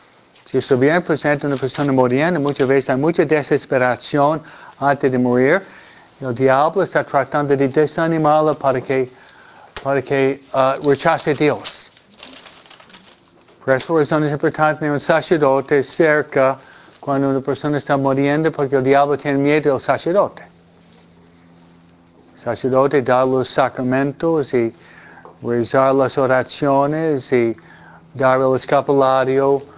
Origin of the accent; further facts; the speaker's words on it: Detroit, Michigan, United States; born there; Viajé después de mi ordenación a Detroit, Michigan, donde yo nací.